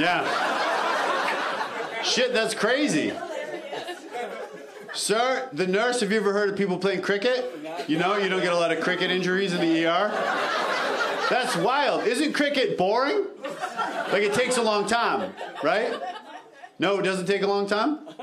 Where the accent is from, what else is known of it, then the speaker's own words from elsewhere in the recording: Canada; Oh, cause I'm from Canada, right?